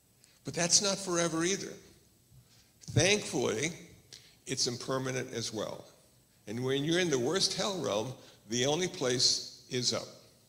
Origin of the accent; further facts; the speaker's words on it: Iowa, United States; born there; And I was born in Iowa, and everybody in Iowa had a soul.